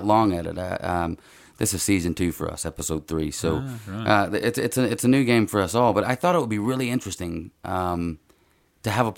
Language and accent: English; United States; now in Ireland; because I'm an American who lives in Ireland and plays in bars